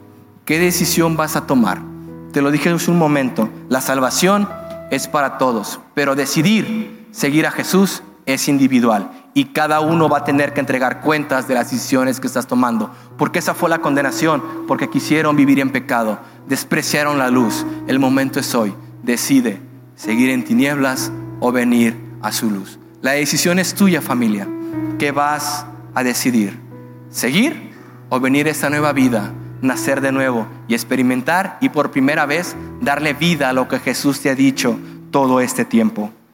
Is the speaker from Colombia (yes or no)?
no; Michoacán, Mexico; moved away as an adult; now in Querétaro, Mexico; Fue lo que dije cuando salí de Michoacán. Un nuevo comienzo, una nueva ciudad, nadie me conoce.